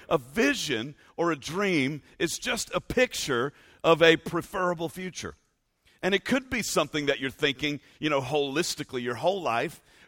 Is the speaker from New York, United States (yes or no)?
no; Baton Rouge, Louisiana, United States; I actually grew up in Baton Rouge, born and raised in Baton Rouge, my wife and I.